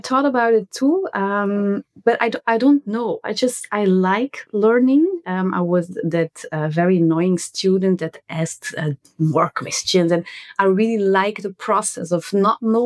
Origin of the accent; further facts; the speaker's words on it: Flanders, Belgium; English is a second language; I'm from Belgium. I live in Antwerp with my husband.